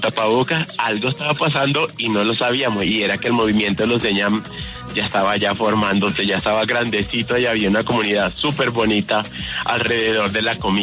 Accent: Venezuela; now in Colombia; Yo soy venezolano, tengo 10 años en Colombia

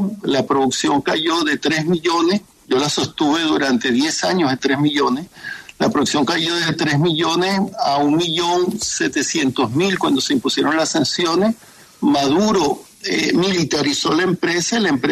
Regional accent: Venezuela; Mira, yo como venezolano y patriota estoy indignado porque nuestro país haya sido intervenido militarmente, ¿no?

